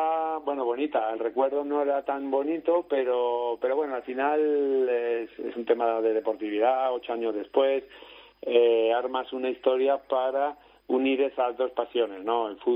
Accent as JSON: {"language": "Spanish", "town": "Madrid", "region": "Community of Madrid", "country": "Spain", "lives_now": "Málaga, Spain", "said": "a volver a Madrid, a mi tierra, pero de visita"}